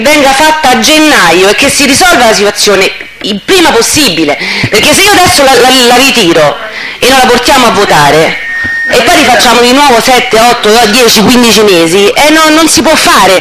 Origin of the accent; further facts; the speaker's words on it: Morena, Lazio, Italy; proprio perché sono di Morena, proprio perché conosco la situazione